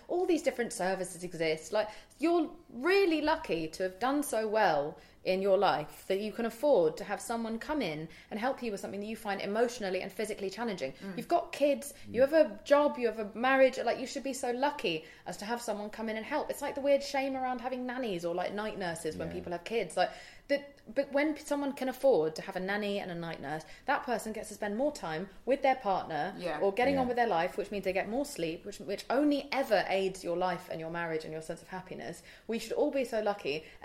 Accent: India; because I'm from India

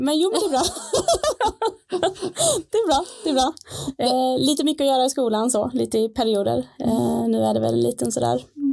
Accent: Skåne, Sweden; moved away as an adult; also born or lived in Norrtälje / Uppsala; Jag kommer från Skåne. Mm. Jag är född och uppväxt där. Jag bott där tills jag var 18, ja, precis efter studenten. Sen flyttade jag till Norrtälje en liten period och träffade min sambo. Sen flyttade vi till Uppsala och så bodde vi där i jättemånga år

